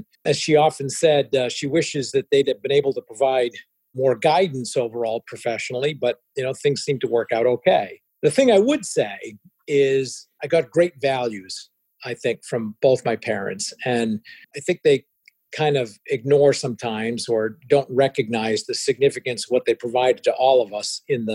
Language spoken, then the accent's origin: English; United States; first language French; English is a second language; guess, American at that point, and I spoke French before I spoke English. So until I was 3 years old, I spoke no English.